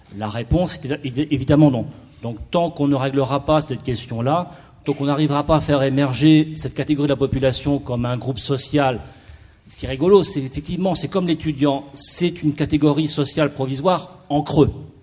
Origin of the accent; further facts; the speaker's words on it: Grenoble, Auvergne-Rhône-Alpes, France; je viens de Grenoble.